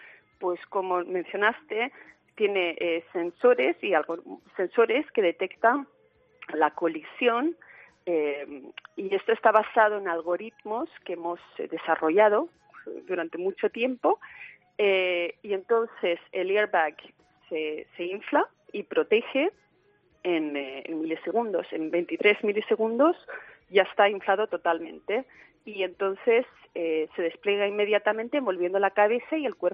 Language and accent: Spanish; Sweden; en Europa en Suecia, de donde vengo yo